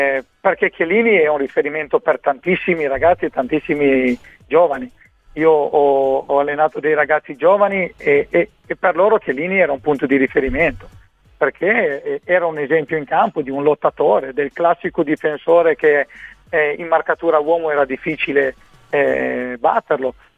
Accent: Florence, Tuscany, Italy; da fiorentino tifoso viola

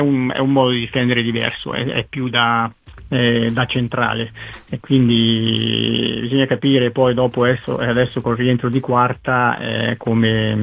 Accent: Porto Sant'Elpidio, Marche, Italy; sono qui a Porto Sant'Elpidio, il mio paese

